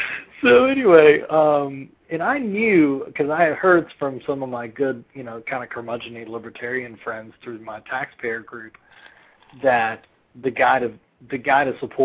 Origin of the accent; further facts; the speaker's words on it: Louisiana, United States; because I'm from Louisiana. I didn't want to step on any Yankee toes there.